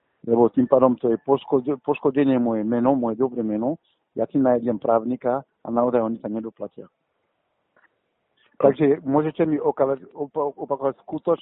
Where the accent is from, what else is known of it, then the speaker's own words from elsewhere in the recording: Mali; Slovak is a second language; ja som z Mali.